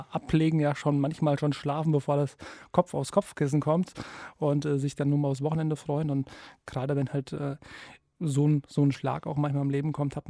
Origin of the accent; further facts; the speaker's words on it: Hesse, Germany; born there; Da musste ich erst lernen, wie ich hierher gekommen bin. Ich komme ja gebürtig aus dem Vogelsberg.